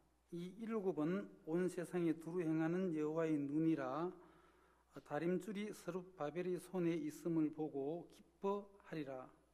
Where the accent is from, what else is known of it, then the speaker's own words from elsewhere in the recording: South Gyeongsang, South Korea; 그러던 어느 날 제 고향이 경남 그 창인데